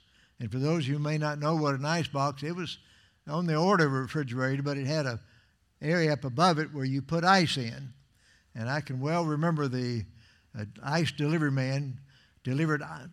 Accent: Memphis, Tennessee, United States; born there; also born or lived in Austin / Waco / Little Rock; in Memphis, Tennessee, and we subsequently moved to Texas, and we lived in Austin and Waco. And when we moved from Waco, Texas to Little Rock, Arkansas in 1940, we moved in what's called a Model A Ford.

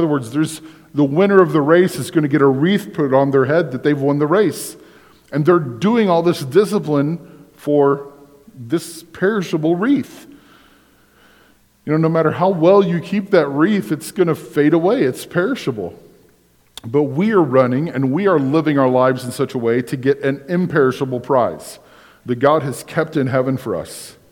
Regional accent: Kansas, United States; We're from Reno County. We know what state fair living's like.

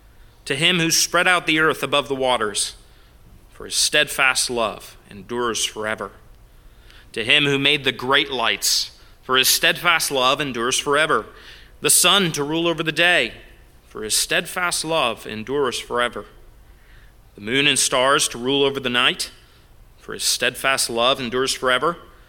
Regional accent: Canada; It's a wonderful thing about being Canadian. I can celebrate Canadian Thanksgiving, which happens at the right time of year, and now I can celebrate American Thanksgiving

